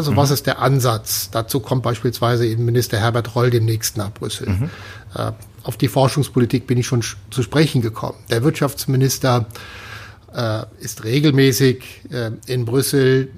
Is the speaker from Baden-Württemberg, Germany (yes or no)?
no; Cologne, North Rhine-Westphalia, Germany; Und als Kölner, da gibt es ein tolles Lied, das ist